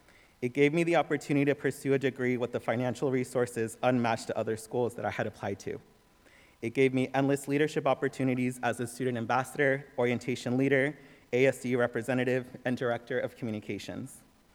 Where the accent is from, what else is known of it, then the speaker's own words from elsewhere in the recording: Mountain View, California, United States; I grew up in Santa Clara County in the city of Mountain View, where I've spent most of my life.